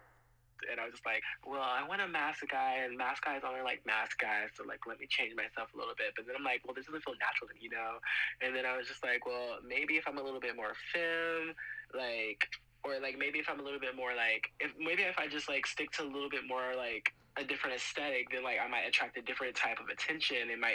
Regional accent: the South, United States; I'm from the South, you know, so it's either like they only know two genders

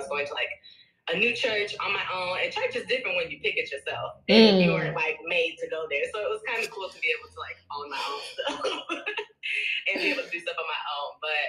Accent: St. Louis, Missouri, United States; I'm from St. Louis, Missouri, so I'm a Midwestern shorty.

